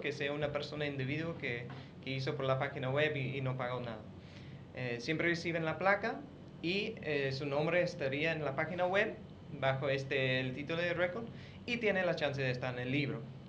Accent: London, United Kingdom; Spanish is a second language; now in Asunción, Paraguay; Soy inglés, de Londres.

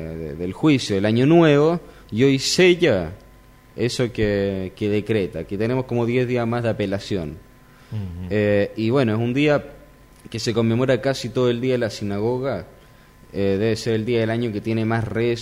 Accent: Santiago, Santiago Metropolitan Region, Chile; moved away as an adult; now in Buenos Aires, Argentina; yo soy de Santiago de Chile, yo soy chileno. Uh-huh. De ahí me fui a estudiar a Buenos Aires y ahora en este momento estoy trabajando, pero no de forma permanente acá en Posadas, sino que yo en realidad vivo en Buenos Aires

